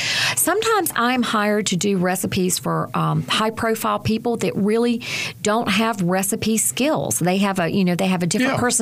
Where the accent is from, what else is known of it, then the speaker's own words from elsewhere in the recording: North Carolina, United States; I grew up in Watauga County. Near Boone, and my family moved to town, left the farm, came to town for factory jobs so that I could go to school.